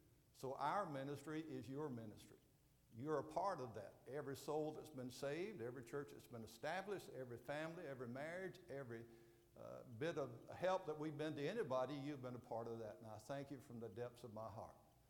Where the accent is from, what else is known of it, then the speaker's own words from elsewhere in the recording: Gainesville, Georgia, United States; born there; I have been all my life. I was born twice in Gainesville, Georgia, just up the road to the northeast. Mama told me about the first one in 1942